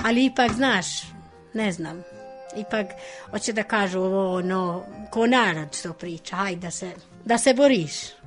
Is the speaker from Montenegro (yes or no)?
no; Albania; Serbian is a second language; Ja vičem, ja nemam veze s Kosovom, ja sam iz Albanije. Albanija i Kosova razlikuje. Ja vičem, ja sam iz Albanije. I katolik